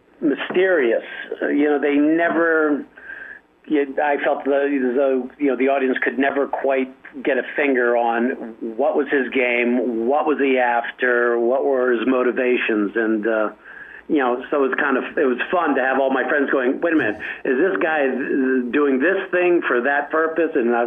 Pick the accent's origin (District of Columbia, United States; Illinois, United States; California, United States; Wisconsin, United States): District of Columbia, United States; Washington; also born or lived in Alexandria, Virginia; So I grew up in Washington, D.C. and Alexandria, Virginia.